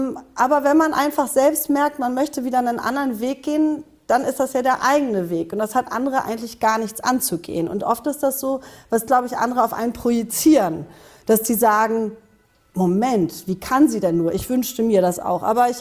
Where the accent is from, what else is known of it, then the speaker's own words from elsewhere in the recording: Northern Germany, Germany; Ich bin aus Norddeutschland, ich bin nordisch by nature